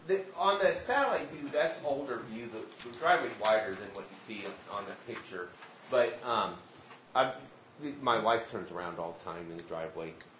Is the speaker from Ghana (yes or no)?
no; Ireland; I'm Irish, so I turn red.